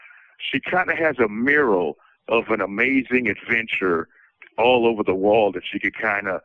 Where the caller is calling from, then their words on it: Michigan, United States; I'm calling from Kinross Correctional Facility in Chippewa in Michigan.